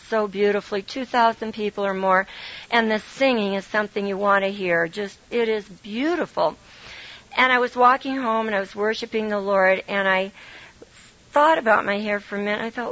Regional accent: California, United States; I'm a Californian and all this. And we can get by with a lot if you are from California because they think we're kind of crazy anyhow.

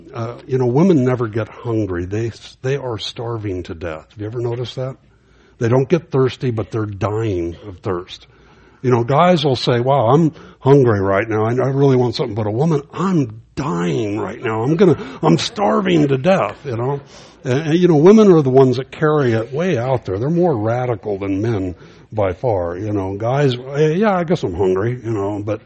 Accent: Los Angeles, California, United States; And you know, growing up in East L.A., I mean, I was used to stuff.

